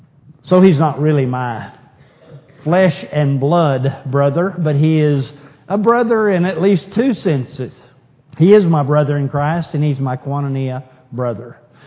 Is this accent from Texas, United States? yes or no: yes; Tahoka, Texas, United States; born there; I was born on August the 8th, 1946, in Tohoka, Texas.